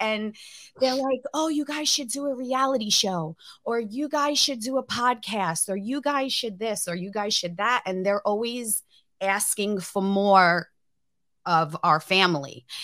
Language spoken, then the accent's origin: English; New York, United States; now in Missouri, United States; so I'm from New York and I live in Missouri now.